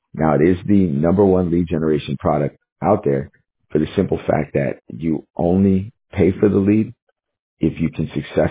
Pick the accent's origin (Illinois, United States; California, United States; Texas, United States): Texas, United States; I'm also here from Texas.